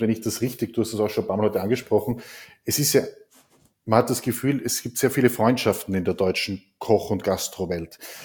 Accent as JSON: {"language": "German", "country": "Austria", "said": "Jetzt kann ich als Österreicher das nur bedingt wahrnehmen."}